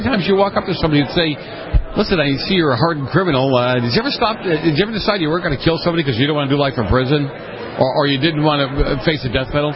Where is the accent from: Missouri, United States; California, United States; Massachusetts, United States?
Massachusetts, United States; Boston; Again, I grew up in Boston in the 70s with the mafia.